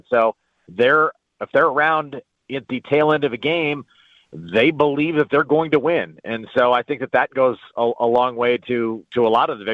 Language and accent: English; Kansas City, Missouri, United States; and again, I'm coming from Kansas City, but I think it's a very likable bunch.